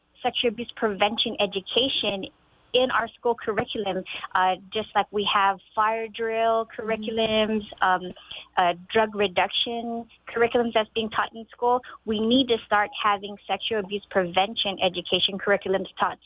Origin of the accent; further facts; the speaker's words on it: Guam; she has actually inspired me to advocate for legislation in my hometown, which is Guam, which just passed last year.